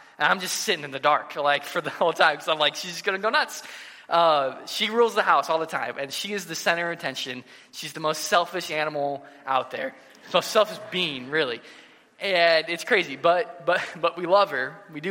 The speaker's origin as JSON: {"language": "English", "town": "Fort Wayne", "region": "Indiana", "country": "United States", "tie": "born or raised there", "also_born_or_lived": "Michigan / Chicago", "said": "So I was born in Michigan, but I was really raised in Fort Wayne, Indiana, Northeast Indiana, and I lived there all the way. I went to college in Indiana as well, and then went out to Chicago"}